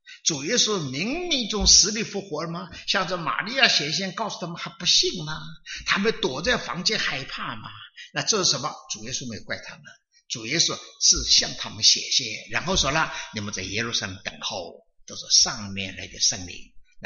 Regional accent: China; now in United States; 我是江浙人呢、啊。我说我们江浙人呢、啊

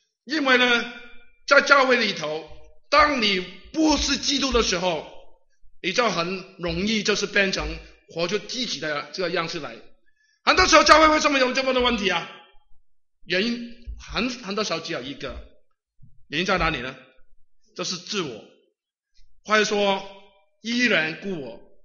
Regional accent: Guangdong, China; Chinese is a second language; 我是广东人啊，你一听我的普通话也知道了

